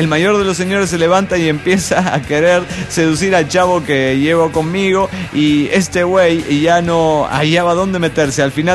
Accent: Saltillo, Coahuila, Mexico; de Saltillo, Coahuila, México.

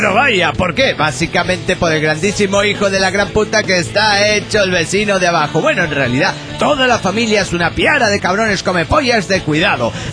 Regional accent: Puno, Peru; nosotros somos de Puno y queremos ser parte de la nueva galaxia.

